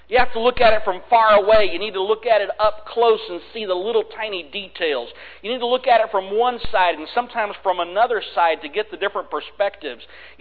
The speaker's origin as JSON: {"language": "English", "town": "Cuernavaca", "region": "Morelos", "country": "Mexico", "tie": "born or raised there", "said": "Many of you know that I grew up in Cuernavaca, Mexico."}